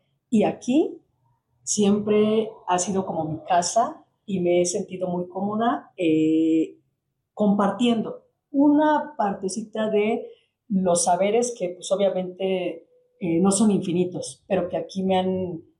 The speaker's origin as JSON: {"language": "Spanish", "town": "Chimalhuacán", "region": "State of Mexico", "country": "Mexico", "tie": "born or raised there", "said": "provengo de una familia de Chimalhuacán, muy de bajos recursos realmente. Mi papá de Hidalgo, mi mamá de Oaxaca, mi papá obrero."}